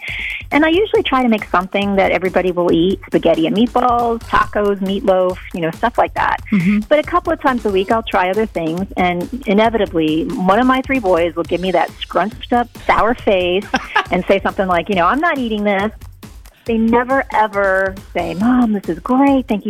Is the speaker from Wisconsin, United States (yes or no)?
yes; Janesville, Wisconsin, United States; and I'm from Janesville.